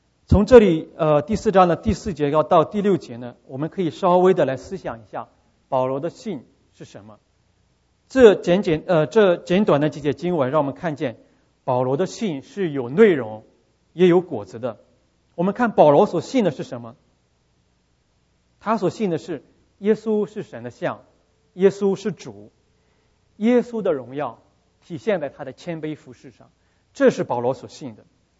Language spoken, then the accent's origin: Chinese; China; 这个我们中国人啊很有意思，老公老婆这个称呼啊蛮有意思的。